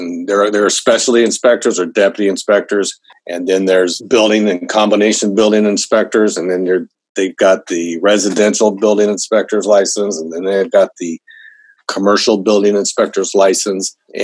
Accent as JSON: {"language": "English", "region": "Southwest", "country": "United States", "tie": "born or raised there", "said": "I'm not from California originally, but I've pretty much grown up my entire life here in the Southwest United States, which includes obviously California, Arizona, Colorado, Nevada."}